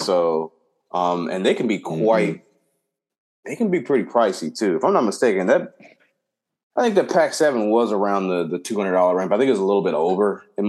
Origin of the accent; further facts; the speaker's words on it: United States; as an American, when you go over there, you're just expecting more